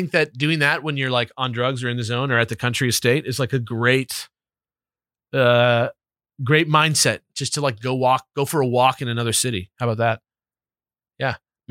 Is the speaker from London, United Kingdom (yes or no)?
yes; London, United Kingdom; Growing up in South London, it was often referred to as food, which is also quite humorous.